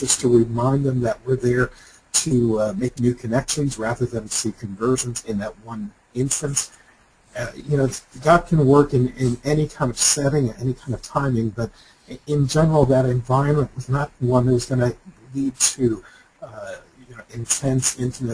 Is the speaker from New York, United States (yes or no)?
yes; New York City, New York, United States; And I grew up in New York City, so you can be in your face about anything and feel comfortable.